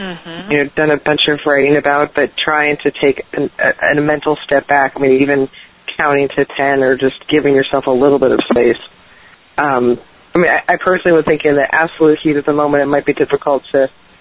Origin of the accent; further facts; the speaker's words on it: New York, United States; I'm from New York, and so I'm back on the East Coast, and it's a better match.